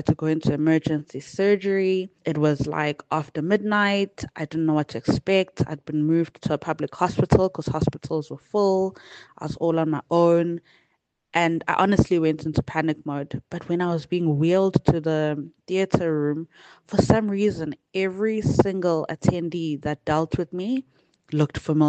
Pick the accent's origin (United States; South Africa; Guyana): South Africa; Hammersdale, KwaZulu-Natal; someone I knew when I was growing up in Hammersdale.